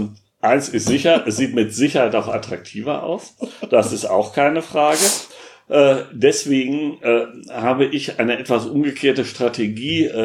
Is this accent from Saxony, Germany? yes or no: no; Münster, North Rhine-Westphalia, Germany; die wir in Münster, in meiner Heimatstadt, durch die Weihnachtsmärkte sonst haben.